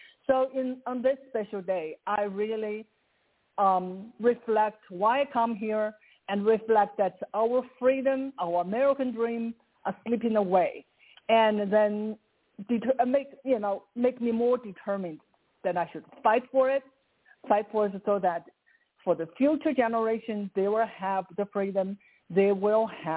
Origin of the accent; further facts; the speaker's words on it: South China, China; now in United States; when I grew up in South China, we don't have rights